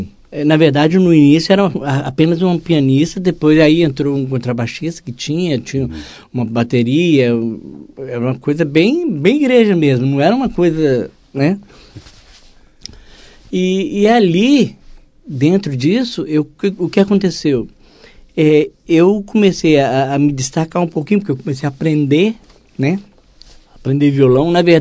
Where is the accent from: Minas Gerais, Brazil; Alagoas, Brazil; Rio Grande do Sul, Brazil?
Minas Gerais, Brazil; Belo Horizonte; Sou nascido em Belo Horizonte, né? Sou de Belo Horizonte e, assim, passei minha vida inteira, assim, minha infância e até adolescência e tudo, lá na região de Minas, bebendo da cultura de Minas, né?